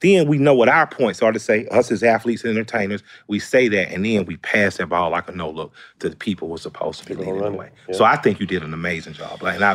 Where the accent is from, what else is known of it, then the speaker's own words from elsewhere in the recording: the South, United States; But I'm from the South. We've dealt with a lot of racists.